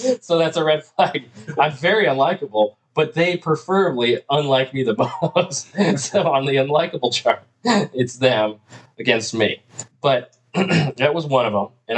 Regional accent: Las Vegas, Nevada, United States; You know, when you live in New York, you know, we're from Vegas, we kind of, you know, we have different ways.

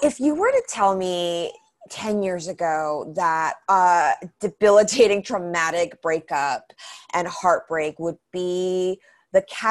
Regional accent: Vancouver, British Columbia, Canada; after a really traumatic breakup in my hometown of Vancouver

